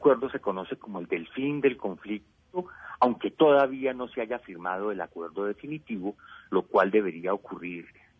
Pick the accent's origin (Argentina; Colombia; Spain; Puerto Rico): Colombia; por decirles que como colombiano veo que la paz está hoy mucho más cerca que nunca.